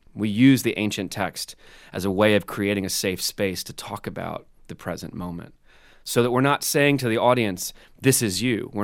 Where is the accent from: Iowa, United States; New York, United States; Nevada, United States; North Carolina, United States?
New York, United States; Brooklyn; I'm white. I'm from Brooklyn. I'm an outsider to their community.